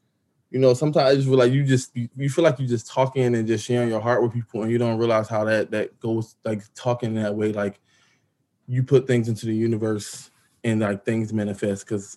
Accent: Trenton, New Jersey, United States; moved away as an adult; You know, I was 25. I'm from Trenton, New Jersey. And like, I was moving to Atlanta, and that was the first time I was going to be like moving away from everything that I've known for 25 years.

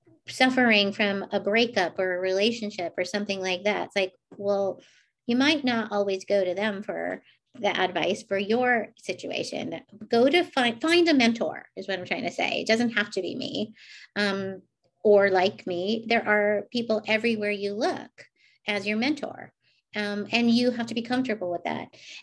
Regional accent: United States; I was raised in an Asian home. And so I am an American fourth generation

